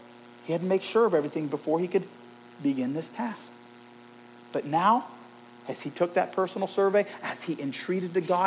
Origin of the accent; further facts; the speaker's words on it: Youngstown, Ohio, United States; I say I'm from Youngstown